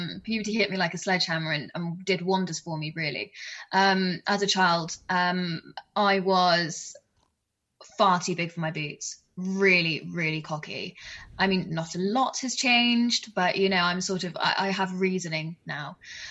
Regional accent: South West England, United Kingdom; So I grew up, yeah, in the middle of Exmoor.

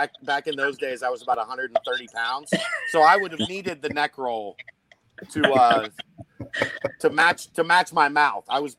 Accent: Kentucky, United States; I am. I'm from one of the suburbs of Cincinnati, but I've been in Kentucky most of my life.

